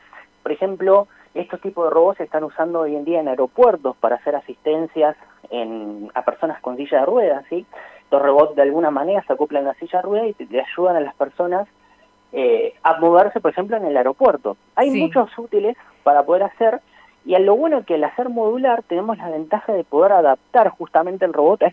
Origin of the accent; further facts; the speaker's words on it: Trelew, Chubut, Argentina; del interior de lo que es la Argentina, igual que yo, que soy de Trelew.